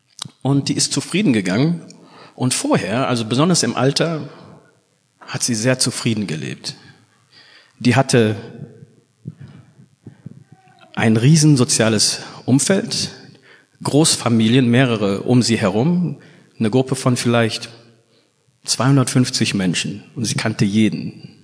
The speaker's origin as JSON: {"language": "German", "country": "Guinea", "said": "ich selber bin aus Guinea."}